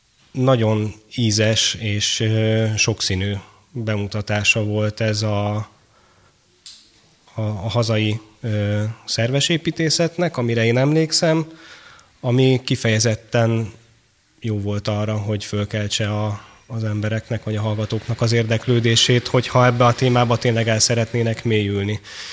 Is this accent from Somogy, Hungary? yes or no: no; Budapest, Hungary; de hát én magamat budapestinek mondhatom és vallhatom. A 12. kerületben nőttem föl